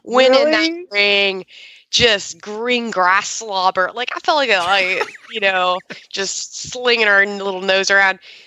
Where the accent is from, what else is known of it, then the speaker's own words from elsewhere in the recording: Tennessee, United States; We've got a gal from Tryon, and I'm coming from Tennessee, and I, as I told Glenn, I would not bet against a Southern broad